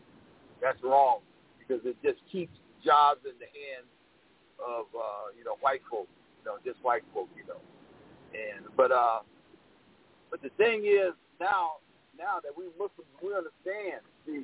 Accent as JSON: {"language": "English", "town": "San Pedro", "region": "California", "country": "United States", "tie": "born or raised there", "said": "I remember because I was raised in San Pedro."}